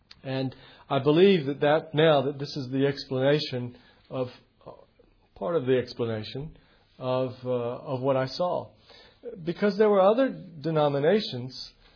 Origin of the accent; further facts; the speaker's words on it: United States; now in United Kingdom; I'm American in Great Britain. I'm having trouble here.